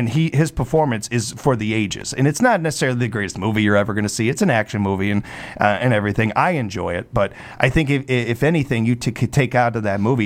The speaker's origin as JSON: {"language": "English", "town": "Chicago", "region": "Illinois", "country": "United States", "said": "Like, I'm from over here. I'm from Chicago and stuff."}